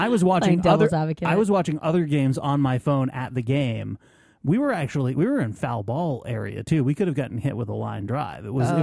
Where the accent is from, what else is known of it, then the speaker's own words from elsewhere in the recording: Northeast, United States; I grew up in the Northeast, so if it's cold, I sleep very easily.